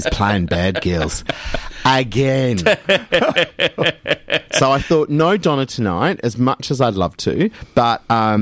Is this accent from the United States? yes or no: no; Perth, Western Australia, Australia; born there; Look, I was born in Perth, and I've talked a lot about Perth